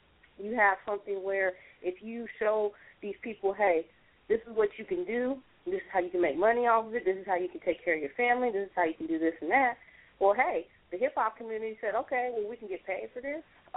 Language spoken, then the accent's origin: English; Sacramento, California, United States; I'm from California. I'm currently in the Los Angeles area. I'm from Sacramento, though, and which is Northern California.